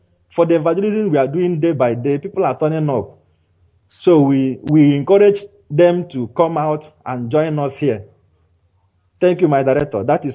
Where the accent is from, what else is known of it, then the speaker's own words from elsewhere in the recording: Abia, Nigeria; I hail from Mbokume Autonomous Community in Osisemangwa, Abia State, Biafra Land.